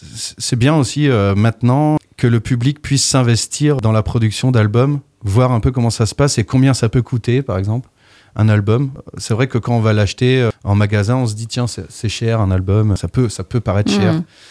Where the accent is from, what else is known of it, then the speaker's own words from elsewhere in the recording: Hauts-de-France, France; now in Brittany, France; Moi, je suis ch'ti à la base et je suis arrivé en Bretagne il y a un peu plus de 18 ans.